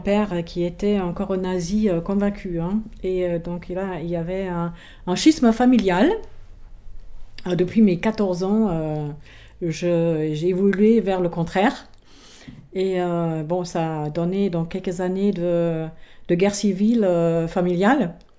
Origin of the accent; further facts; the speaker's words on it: Germany; J'ai grandi en Allemagne et j'ai vécu aussi une bonne partie de ma vie d'adulte en Allemagne.